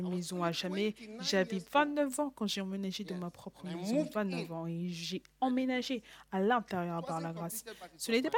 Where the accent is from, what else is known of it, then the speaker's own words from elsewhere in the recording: Switzerland; je suis suisse, aussi, à part le fait d'être gagnant. Je suis aussi suisse.